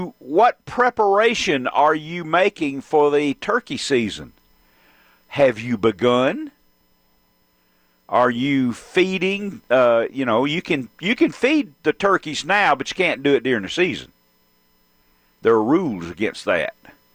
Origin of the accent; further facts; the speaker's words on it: Decatur, Georgia, United States; we grew up in DeKalb County in Decatur, well, South DeKalb County.